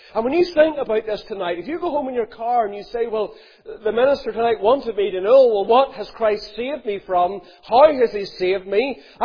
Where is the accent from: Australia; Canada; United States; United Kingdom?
United Kingdom; Ballymena, Northern Ireland; I'm from Ballymena.